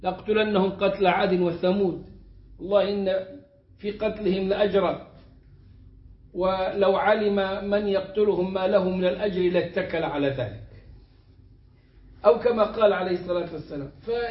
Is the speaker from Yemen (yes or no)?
no; Egypt; في السبعينات والثمانينات كانت المصيبة دي موجودة عندنا في مصر